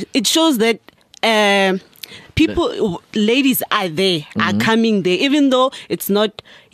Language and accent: English; Tembisa, Gauteng, South Africa; I'm from Tembisa.